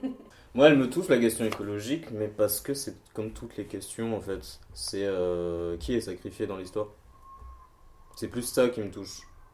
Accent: Martinique, France; entre-temps, j'ai quitté la Martinique, j'ai vu d'autres choses

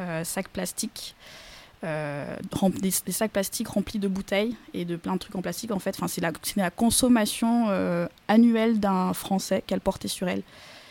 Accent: Madagascar; Moi, c'est un parcours un peu plus différent parce que j'ai grandi, pas en France, mais à Madagascar.

